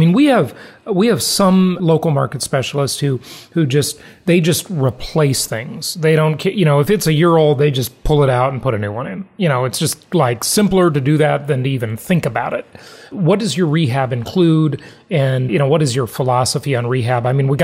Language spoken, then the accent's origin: English; Los Angeles, California, United States; And that's my hometown. I grew up in Los Angeles, but wouldn't touch it with a 10-foot pole for investment.